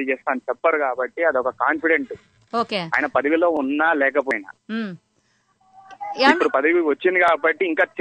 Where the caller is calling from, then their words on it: Vijayawada, Andhra Pradesh, India; నేను విజయవాడ నుంచి.